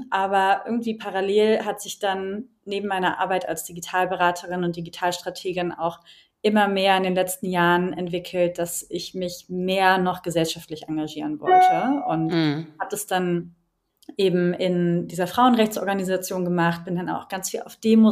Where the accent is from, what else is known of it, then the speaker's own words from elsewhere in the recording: Berlin, Germany; born there; Ich bin 29 Jahre alt jetzt, mittlerweile werde dieses Jahr 30, gebürtige Berlinerin